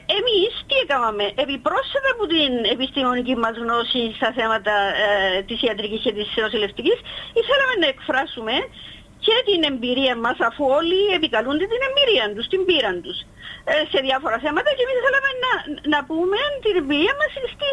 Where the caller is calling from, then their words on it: Nicosia, Nicosia District, Cyprus; είμαι από τη Λευκοσία